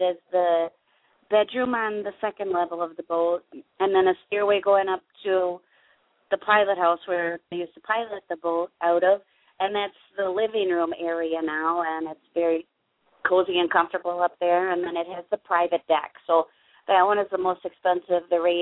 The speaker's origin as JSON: {"language": "English", "region": "Minnesota", "country": "United States", "accent": "Minnesota", "said": "And you might love this with my Minnesota accent, but I always say I'm a boater with no motor."}